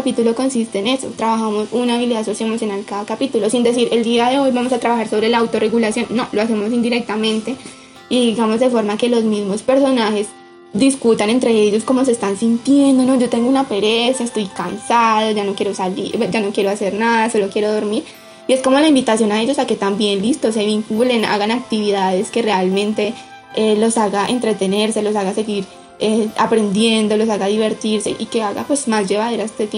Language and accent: Spanish; Santa Marta, Magdalena, Colombia; en las que llegué yo, de la región de Santa Marta